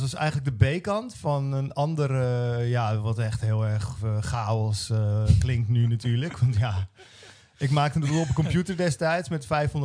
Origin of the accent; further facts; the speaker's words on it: Brielle, South Holland, Netherlands; iemand in Den Briel, waar ik ben opgegroeid